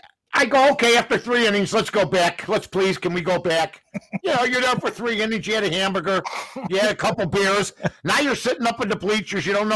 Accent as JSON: {"language": "English", "region": "Arkansas", "country": "United States", "said": "I'm wearing a jersey that says Wrigleyville, and I'm from Arkansas."}